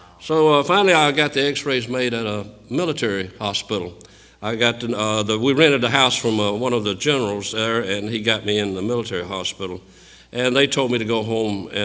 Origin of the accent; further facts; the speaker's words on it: Georgia, United States; Now, I'm from Georgia, but it didn't take me too long to take the deal up.